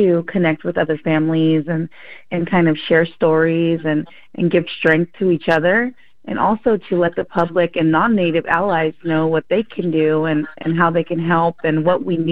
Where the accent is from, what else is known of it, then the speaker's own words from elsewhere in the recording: California, United States; so I come from the Mendocino Coast, and that's up north, I'd say about 4 hours south of Eureka. Yeah, so I come from the Redwood Forest area. We are ocean people. We live in a small rancheria, they call it, up in Northern California.